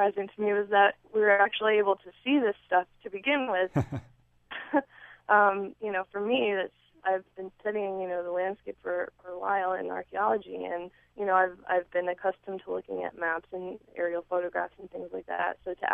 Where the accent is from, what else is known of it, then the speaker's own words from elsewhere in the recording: Rhode Island, United States; Well, actually, I grew up in Rhode Island